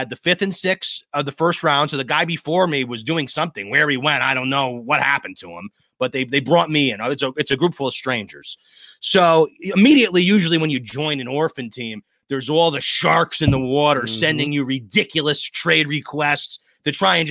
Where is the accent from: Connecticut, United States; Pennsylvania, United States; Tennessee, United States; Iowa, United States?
Connecticut, United States; So I'm from Southern Connecticut. I never went to Disneyland. My Disneyland was Atlantic City.